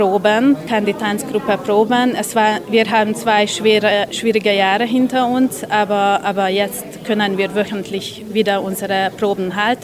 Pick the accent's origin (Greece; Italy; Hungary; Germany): Hungary; Nadvar; Ich stamme aus Nadvar und ich lebe auch hier in Nadvar